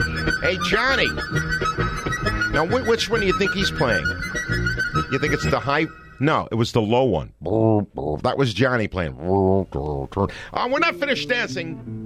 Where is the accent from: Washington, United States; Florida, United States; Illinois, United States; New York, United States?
New York, United States; Brooklyn; I got memory, little modules of memory in my head when I was a kid growing up in Brooklyn.